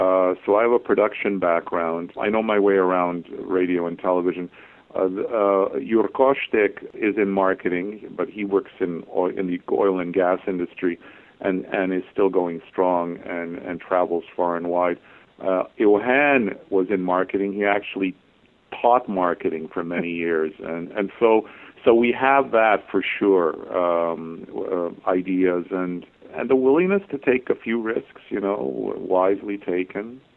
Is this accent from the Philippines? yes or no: no; Quebec, Canada; I'm from Quebec, born and raised there, you know